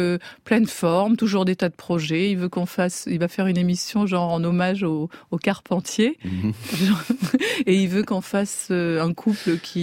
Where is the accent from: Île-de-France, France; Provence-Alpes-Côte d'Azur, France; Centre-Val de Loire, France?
Île-de-France, France; Paris; dans le village, donc montagnard où j'habite, je suis une Parisienne qui a choisi d'élever des moutons.